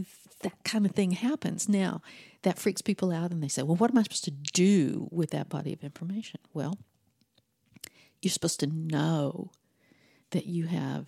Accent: California, United States; I'm from California, and I'm a dreamer.

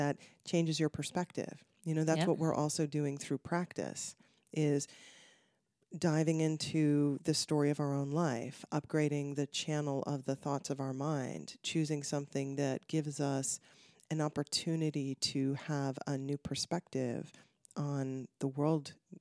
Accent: Connecticut, United States; I grew up in Connecticut.

